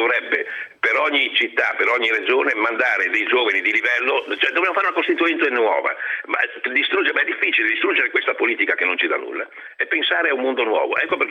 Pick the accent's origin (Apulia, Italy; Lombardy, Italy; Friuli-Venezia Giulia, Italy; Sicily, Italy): Friuli-Venezia Giulia, Italy; io sono friulano, sono più austriaco che non